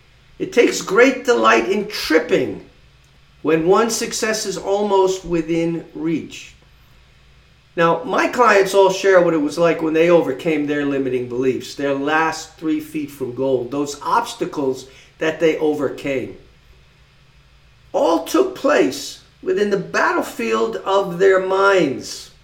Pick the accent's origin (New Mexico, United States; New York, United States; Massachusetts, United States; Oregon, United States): New York, United States; Long Island; I grew up on Long Island, New York. And my generation would immediately know where these places are